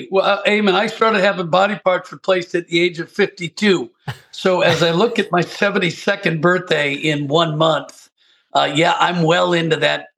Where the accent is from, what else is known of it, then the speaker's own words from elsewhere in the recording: Portland, Oregon, United States; Pebble Beach, I consider my home course because I'm from Portland, Oregon.